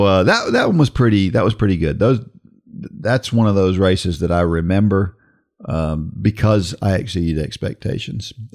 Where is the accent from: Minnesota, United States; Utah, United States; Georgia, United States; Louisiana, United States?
Georgia, United States; because he was from South Georgia. I was from North Georgia.